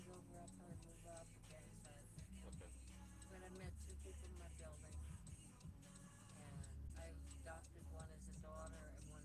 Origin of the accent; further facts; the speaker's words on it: Madison, Wisconsin, United States; moved away as an adult; also born or lived in California; Yeah, I grew up in Madison.